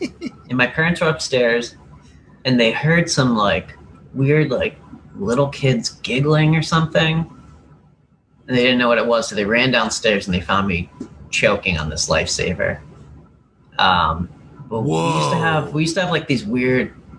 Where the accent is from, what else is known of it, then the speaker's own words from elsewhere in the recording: Erie, Pennsylvania, United States; also born or lived in Hershey / West Virginia; But then I moved to West Virginia, where they shot that Super 8 movie with aliens, and then I moved to Erie, and I was there until I became an adult.